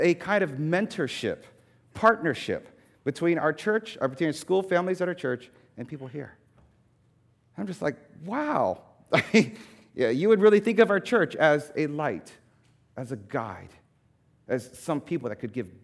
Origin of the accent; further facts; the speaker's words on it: East Coast, United States; Growing up on the East Coast, we had these things called lightning bugs